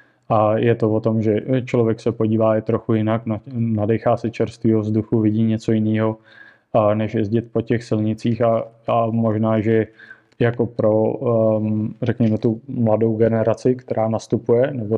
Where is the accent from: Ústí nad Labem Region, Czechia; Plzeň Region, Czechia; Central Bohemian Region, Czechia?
Plzeň Region, Czechia; Stříbro; Když tady v Čechách, tak určitě u nás ve Stříbře. Je to tam u nás v okolí Stříbro, Pernarec, Konstantinky a tenhle region.